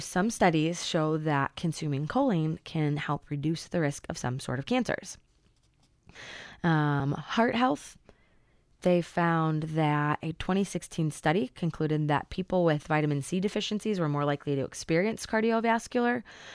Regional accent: Chicago, Illinois, United States; I'm from Chicago.

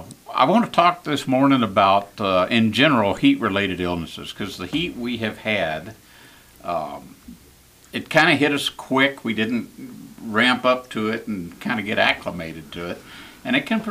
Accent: the South, United States; Used to be, it didn't seem to bother me. I grew up in the South.

